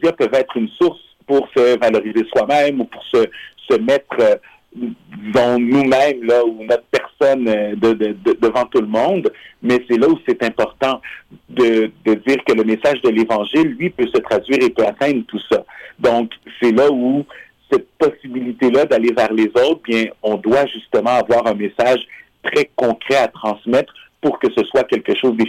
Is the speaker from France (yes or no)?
no; Montreal, Quebec, Canada; Oui, alors, je viens d'une famille guatémaltèque. Alors, je suis né ici à Montréal, mais je viens d'une famille du Guatemala. Et j'ai grandi à la communauté de Notre-Dame de Guadalupe, qui est la mission latino-américaine.